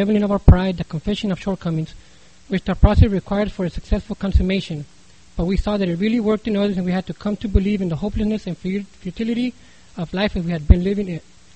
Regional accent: El Centro, California, United States; I was raised in El Centro.

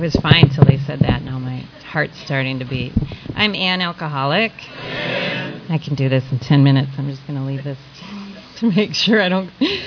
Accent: St. Paul, Minnesota, United States; And I'm from St. Paul, Minnesota, if you haven't been able to tell already. And that was pretty common, actually, where I grew up, big Irish Catholic families.

